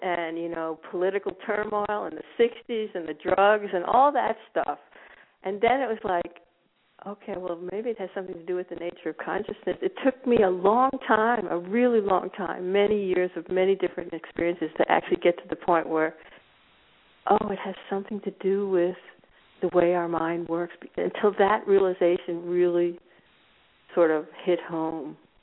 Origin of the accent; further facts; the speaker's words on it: Washington, District of Columbia, United States; I mean, I grew up in America, as you know, and. I grew up in Washington